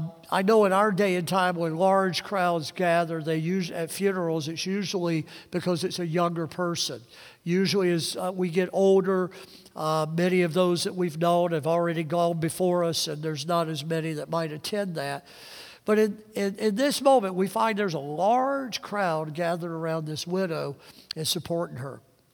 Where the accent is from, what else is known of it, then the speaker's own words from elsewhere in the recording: Mississippi, United States; I'm from Mississippi, which is next to Louisiana